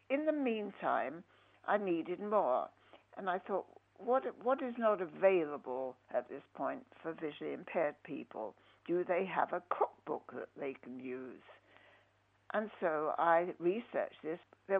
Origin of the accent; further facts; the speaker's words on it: London, United Kingdom; also born or lived in United States; now in Cambridge, United Kingdom; I was living in America at the time. I'm a Londoner through and through, although now I live in Cambridge.